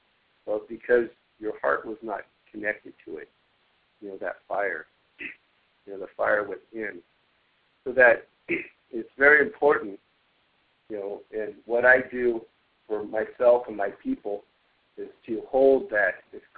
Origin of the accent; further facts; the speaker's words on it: California, United States; I'm from River Wailaki here on the West Coast.